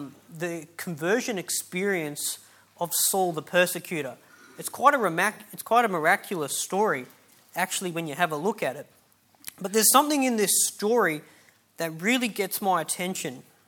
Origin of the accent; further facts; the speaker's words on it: Cooranbong, New South Wales, Australia; I'm from Currumbong. I've grown up here my whole life.